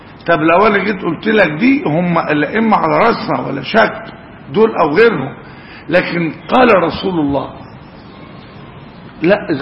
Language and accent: Arabic; Egypt; وعندنا في مصر